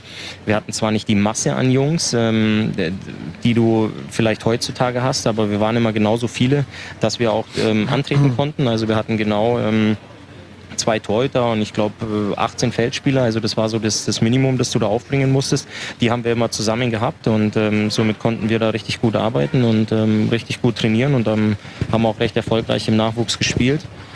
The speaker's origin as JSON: {"language": "German", "town": "Waldkraiburg", "region": "Bavaria", "country": "Germany", "tie": "born or raised there", "also_born_or_lived": "Altötting", "said": "Altötting ist ja tatsächlich auch nur mein Geburtsort. Also ich bin in Waldkraiburg aufgewachsen. Und ich habe, das ist da ganz in der Nähe."}